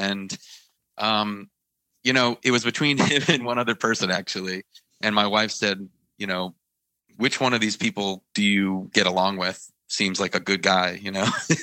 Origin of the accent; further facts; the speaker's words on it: New Orleans, Louisiana, United States; that's all these artists that I grew up with, because I grew up in New Orleans. So for me, that's like a love letter to my hometown.